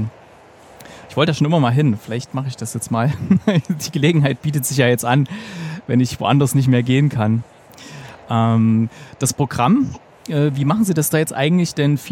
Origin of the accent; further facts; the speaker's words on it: Thuringia, Germany; ich komme ja ursprünglich aus Thüringen, bin vor vielen Jahren hierher gezogen.